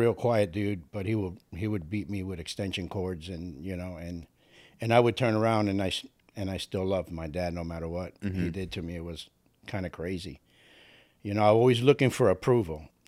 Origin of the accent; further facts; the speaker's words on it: Miami, Florida, United States; also born or lived in Cuba; I'm from Miami. Mm-hmm. You know, I was actually born in Cuba. I got here when I was 18 months old.